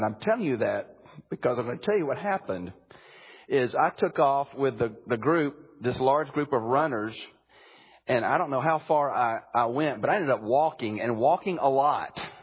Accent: Birmingham, Alabama, United States; I grew up in Birmingham, Alabama.

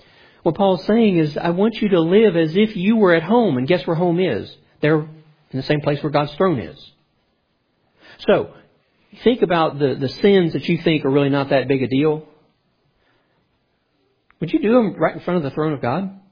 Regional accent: El Paso, Texas, United States; born there; I was born in El Paso, Texas, so my birth certificate is in Austin.

